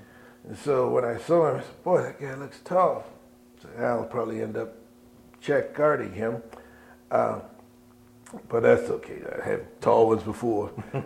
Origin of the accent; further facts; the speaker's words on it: River Rouge, Michigan, United States; also born or lived in Mill Haven; I was born in a little town called Mill Haven, Georgia, which is not far from Augusta, Georgia. And I grew up in River Rouge, Michigan, which is in the suburbs of downriver from Detroit.